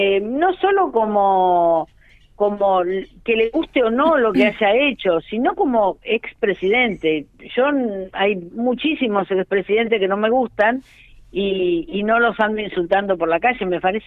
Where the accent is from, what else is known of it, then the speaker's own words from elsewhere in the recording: Maquinchao, Río Negro, Argentina; yo era una médica joven de un pueblo de la línea sur, yo venía, llegué desde Maquinchao, uh-huh. O sea, no es que era de las grandes ciudades rionegrinas